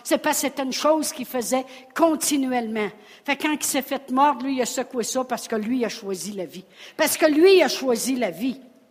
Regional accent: Quebec, Canada; On est des Québécois après tout. On a été niaiseux longtemps. Mais maintenant, on ne l'est plus.

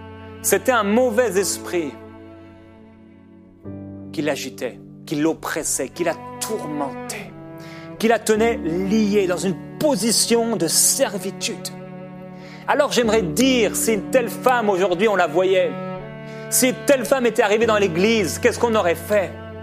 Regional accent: France; c'était bien en France, par exemple, là d'où je viens

